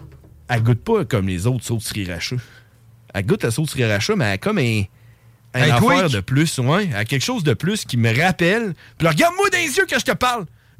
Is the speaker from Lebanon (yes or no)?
no; Neuville, Quebec, Canada; moi, plutôt, on vient de Neuville. Hein? On a grandi là quand on était jeune.